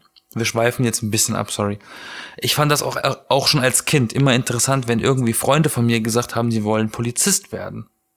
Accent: Southern Germany, Germany; ich komme aus Süddeutschland und da war das letzte Mal weiße Weihnachten

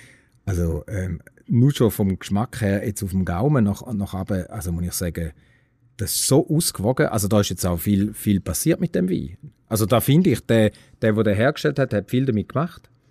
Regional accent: Switzerland; Das ist eine Traubensorte, die jetzt nicht so ein bisschen überall gängig ist. Zwar bei uns in der Schweiz schon.

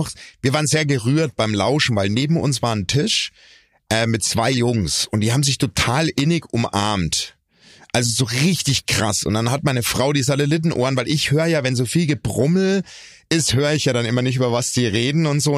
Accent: Bavaria, Germany; Wir sind beide aus Franken und da ist man eins.

